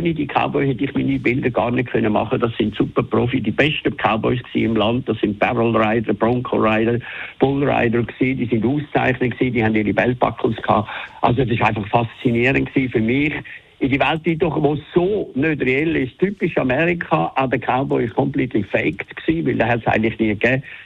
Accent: St. Gallen, Switzerland; ich bin in Toggenburg als Geissenbub aufgewachsen.

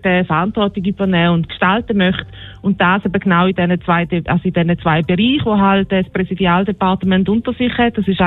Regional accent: St. Gallen, Switzerland; moved away as an adult; now in Winterthur, Switzerland; Meine Eltern bzw. meine Großeltern sind in den 60er Jahren in die Schweiz gekommen. Ja, und ich bin da geboren und aufgewachsen und bin dann vor über 15 Jahren, ja genau, aus dem Toggenburg fürs Studium nach Winterthur zuerst gezogen und nachher auf Zürich.

